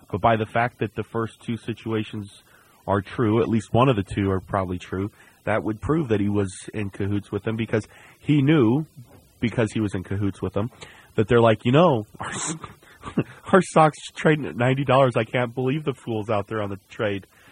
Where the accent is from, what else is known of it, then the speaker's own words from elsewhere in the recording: Texas, United States; I'm from Texas. Gotta love Texas.